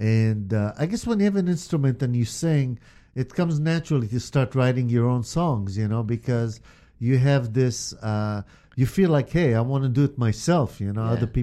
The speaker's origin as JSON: {"language": "English", "country": "Israel", "said": "I mean, I'm from Israel, and I also liked American music, European music and stuff."}